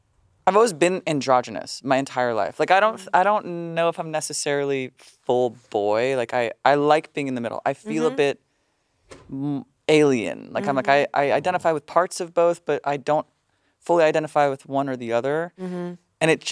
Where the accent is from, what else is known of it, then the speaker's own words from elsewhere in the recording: United States; And the way to do that... growing up in the United States was their status.